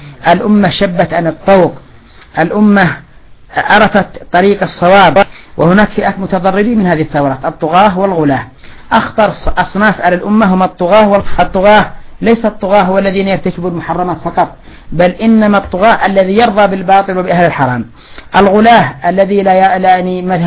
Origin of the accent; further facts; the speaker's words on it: Yemen; أذكر بداية الاعتصامات عندنا في اليمن كان عدد قليل